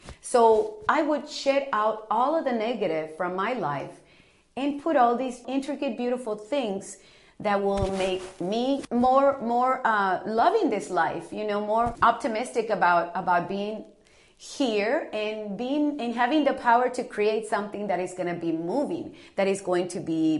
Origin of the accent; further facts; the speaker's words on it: Brownsville, Texas, United States; now in Indianapolis, United States; grew up with two cultures. My Mexican culture, which I adore and I still do, growing up in Brownsville with my parents and spending all my summers in Mexico with my grandmother, with my cousins.